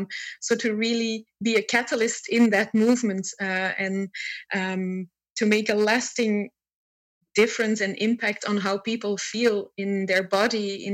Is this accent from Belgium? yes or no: yes; Antwerp, Flanders, Belgium; Hi, Lara. … from Antwerp in Belgium